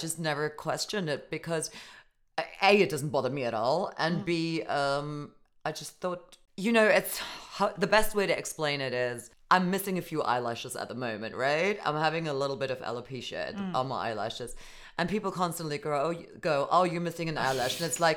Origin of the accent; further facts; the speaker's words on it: Germany; Same growing up in Germany.